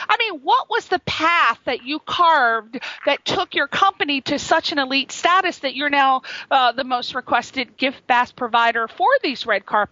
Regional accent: East Coast, United States; I'm from the East Coast, and people on

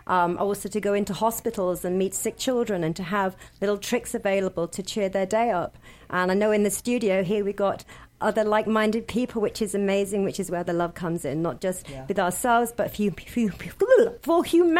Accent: England, United Kingdom; I am from England

